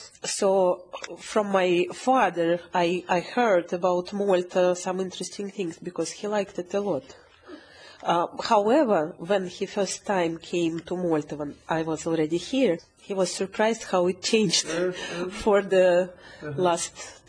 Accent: Russia; English is a second language; Yes, we learned English at school, but in my opinion, at that time, especially at the Soviet Union time, it was not enough hours to learn it well.

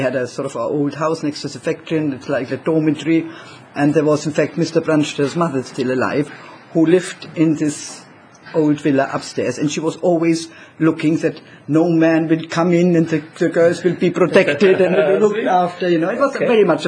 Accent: Germany; now in Malta; And for me in 74, when I came from Germany to Malta

